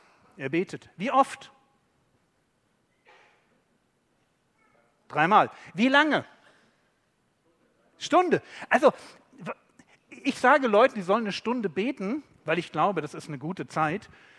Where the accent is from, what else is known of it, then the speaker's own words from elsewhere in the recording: Berlin, Germany; Aber ich bin Berliner. Okay, Berliner sind immer ein bisschen direkter.